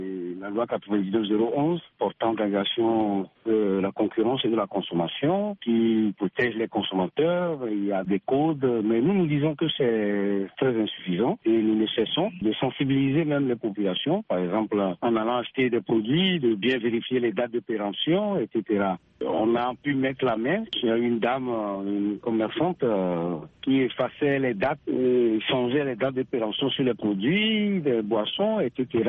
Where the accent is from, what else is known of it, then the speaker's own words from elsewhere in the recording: Togo; Et chez nous, au Togo, il y a ce problème des eaux en sachet